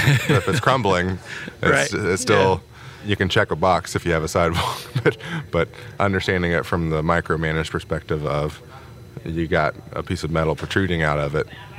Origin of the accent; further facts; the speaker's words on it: Hapeville, Georgia, United States; So I grew up in Hapeville by proxy of my dad. I call it home.